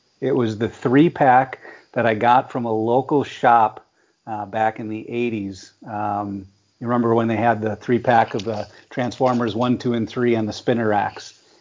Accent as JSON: {"language": "English", "region": "Wisconsin", "country": "United States", "said": "I'm not originally from the Twin Cities. I'm from the land of beer and cheese next door."}